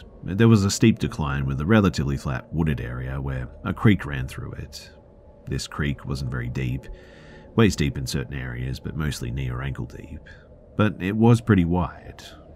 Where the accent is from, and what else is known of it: Ohio, United States; born or raised there